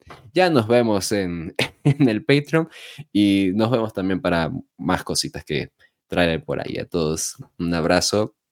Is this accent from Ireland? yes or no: no; Venezuela; accent: Venezuelan; yo tengo el acento más veneco que se haya escuchado en la vida